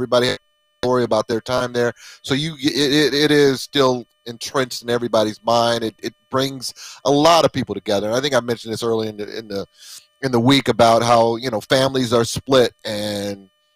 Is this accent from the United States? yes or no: yes; Arizona, United States; I do remember growing up in Arizona looking to this game as very, very, very, very exciting.